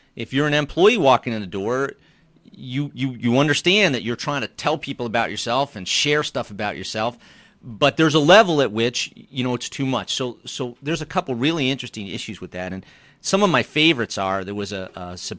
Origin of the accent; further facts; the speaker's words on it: Maine, United States; And, you know, I'm from Maine. People know everything